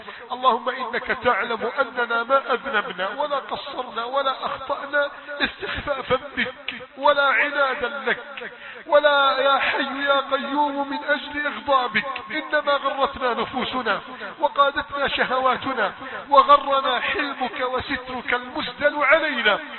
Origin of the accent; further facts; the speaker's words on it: Egypt; احفظ بلدنا مصر